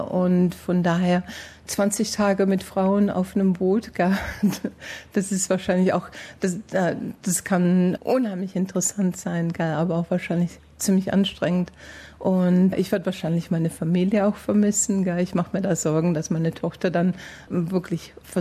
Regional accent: Konstanz, Baden-Württemberg, Germany; accent: Swabian; now in Australia; Ich komme aus Konstanz am Bodensee.

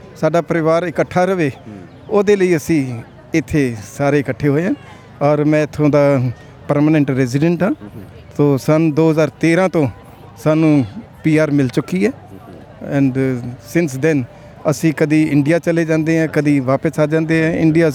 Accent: Firozpur, Punjab, India; ਐਸਾ ਜੀ ਕਿ ਮੇਰੀ ਉਮਰ 71 ਹੈ, ਔਰ ਮੈਂ ਫਿਰੋਜ਼ਪੁਰ ਪੰਜਾਬ ਤੋਂ ਹਾਂ।

